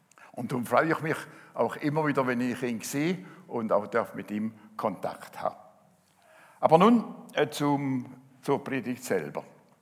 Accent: Wil, St. Gallen, Switzerland; Ich bin zwar bürgerlich ein Basler, aber aufgewachsen im Kanton Gallen, nämlich in Wiel.

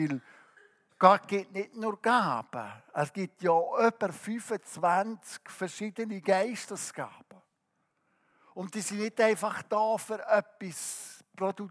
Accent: Switzerland; Abstimmen, wie wir ja als Schweizer so sehr verliebt sind, unser demokratisches Prinzip.

